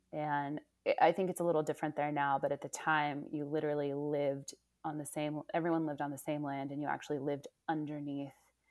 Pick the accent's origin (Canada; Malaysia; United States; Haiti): United States; Oakland, California; also born or lived in Indiana / New York City; now in Ashfield, United States; I'm from California. So yeah. I'm from the Bay Area. I'm from Oakland. So yeah, had this journey, you know, school in Indiana, then moving to New York City, then moving to Ashfield, Massachusetts.